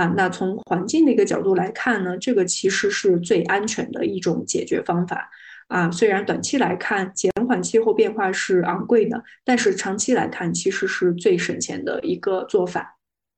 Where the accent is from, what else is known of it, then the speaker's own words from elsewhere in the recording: Xinjiang, China; 最近我回到我的老家，我老家在新疆，我在这边避暑。